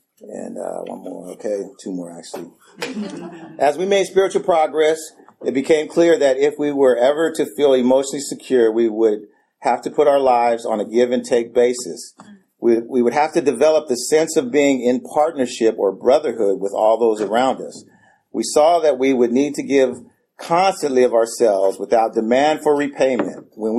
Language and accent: English; Oakland, California, United States; born there; I was born in Oakland. I was in San Diego, California. It was a gang infested neighborhood.